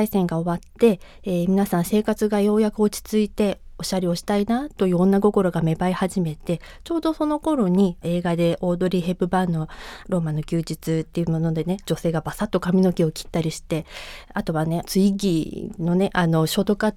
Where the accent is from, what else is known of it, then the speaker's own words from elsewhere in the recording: Asakusa, Tokyo, Japan; 浅草のこのお店が私の実家ですので、物心つく前からお店が自分の遊び場として遊んでいました。